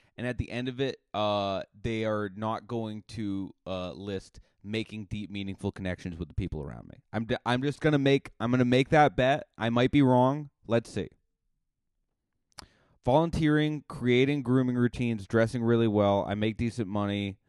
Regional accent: Massachusetts, United States; I've grown up around many a Karen. I mean, I come from Cape Cod, Massachusetts.

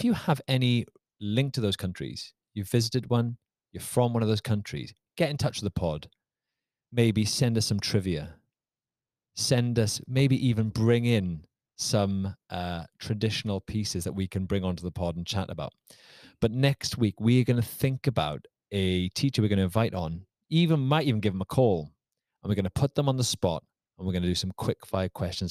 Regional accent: Wales, United Kingdom; But we're a Welsh family.

